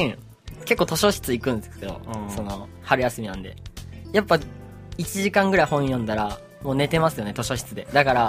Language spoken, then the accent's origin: Japanese; Okayama, Japan; 岡山は俺の出身地。